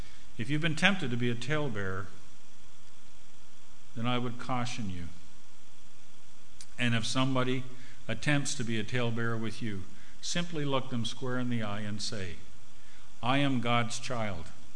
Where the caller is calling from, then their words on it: Canada; I'm calling from Canada." He said, I thought that it sounded like a Canadian accent.